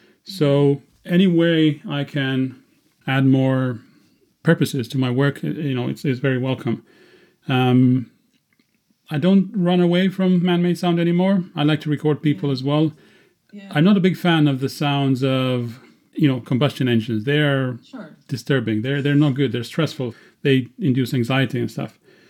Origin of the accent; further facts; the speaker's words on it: Romania; English is a second language; I was in the village I grew up in back in Romania